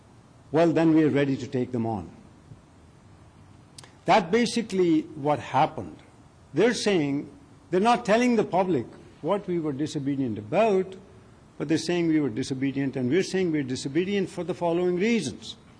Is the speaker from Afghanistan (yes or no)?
no; India; now in Canada; I am from India